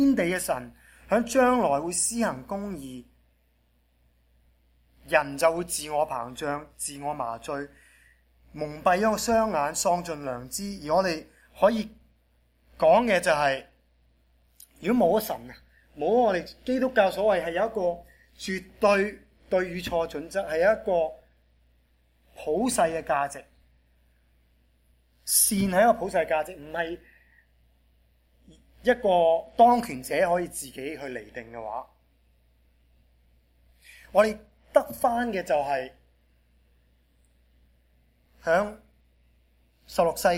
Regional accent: China; 我们中国人信奉了儒家思想，信奉了二千多年

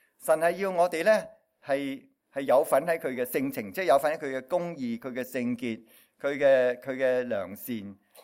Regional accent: China; 就系我哋中国人有一句话咧

